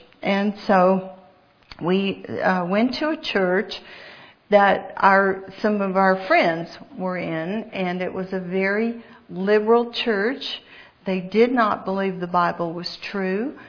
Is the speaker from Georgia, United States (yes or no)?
yes; Atlanta, Georgia, United States; born there; Let me tell you a little bit about my life before God saved me. I was born in Atlanta. I'm an only child.